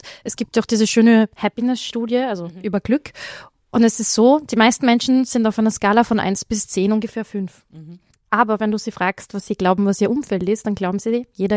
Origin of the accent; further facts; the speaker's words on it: Salzburg, Austria; ich bin Salzburgerin, im Raum Salzburg, das ist gerade am Boomen